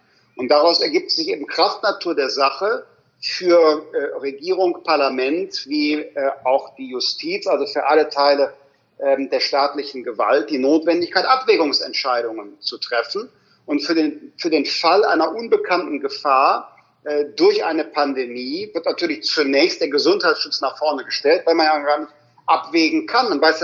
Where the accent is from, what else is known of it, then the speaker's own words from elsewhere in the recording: Rhineland, Germany; Ich bin ja Rheinländer.